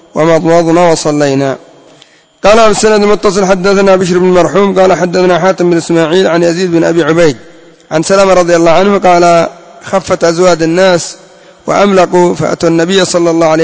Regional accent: Yemen; عندنا في اليمن انتشر اسم عبده، هذا عبده غلط،

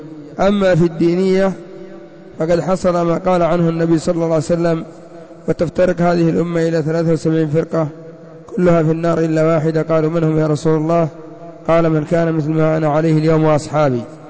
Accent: Yemen; وحزب الإصلاح عندنا في اليمن وهم الإخوان المسلمون

